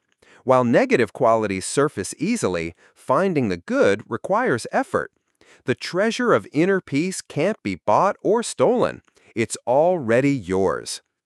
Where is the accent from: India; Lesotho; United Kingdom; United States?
India; Growing up in India, I experienced magical fall days with crystal clear blue skies over the Himalayas.